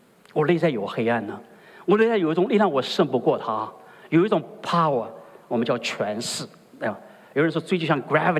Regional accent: China; 为什么过去我们中国人造出那么多的伤害？

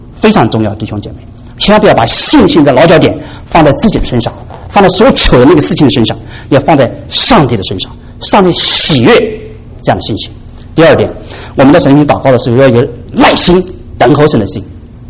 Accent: China; 我们中国人很聪明的，想到这个成语，这个成语很美哈

